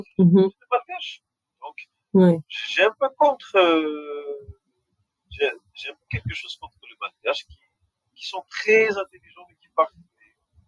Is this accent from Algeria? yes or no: no; Madagascar; moi, je suis malgache, je suis un Américain, mon pays m'attend pas.